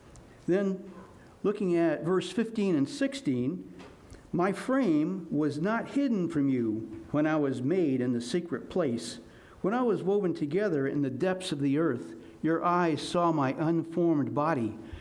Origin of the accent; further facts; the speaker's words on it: Florida, United States; Now, I grew up in Florida, and things were going very well. I was born in the summer of 1947